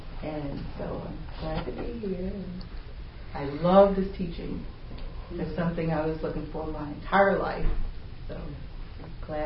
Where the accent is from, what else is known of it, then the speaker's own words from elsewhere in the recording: Georgia, United States; also born or lived in Orlando, Florida; I'm from Georgia. I was introduced to Science of Mind when I lived in Orlando, Florida, so the environment is much different from the metro D.C. area.